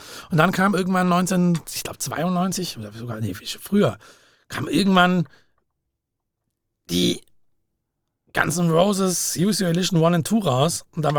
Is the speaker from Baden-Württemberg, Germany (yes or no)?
yes; Langenargen, Baden-Württemberg, Germany; Ich komme aus Langenargen.